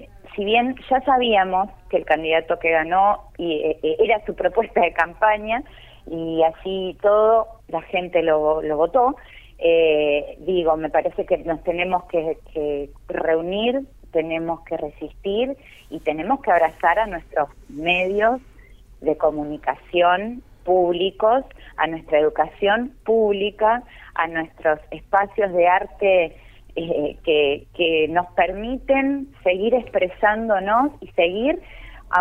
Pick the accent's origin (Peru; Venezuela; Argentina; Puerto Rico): Argentina; El Bolsón, Río Negro; Yo me crié acá, en el Bolsón, he estudiado teatro con Edgar Puerto, con la Tata Molinera